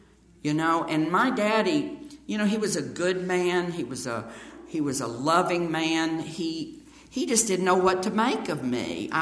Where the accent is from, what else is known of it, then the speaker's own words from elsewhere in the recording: Deep South, United States; I grew up in the Deep South. I don't know what your first clue would be, but I grew up in the Deep South